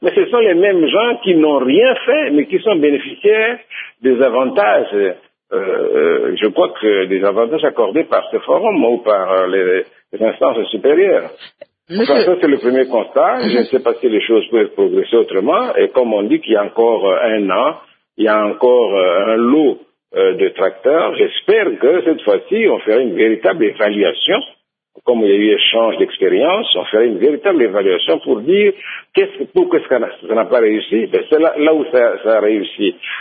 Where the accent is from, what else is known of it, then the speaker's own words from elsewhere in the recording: Monkoto, Tshuapa, DR Congo; Je viens de Mon-Coteau, ouais, qui est dans la sous-région de la Tswapa.